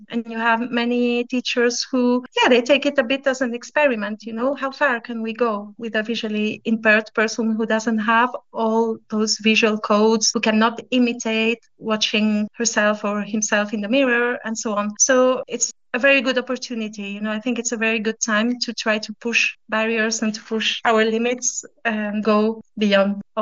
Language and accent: English; Spain; I am originally from Spain, but my mom is French.